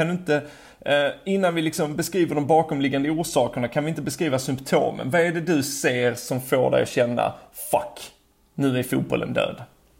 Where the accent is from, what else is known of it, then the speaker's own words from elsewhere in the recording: Skåne, Sweden; Jag ska inte glömma att jag är skåning och därför har många diftonger i mitt språk.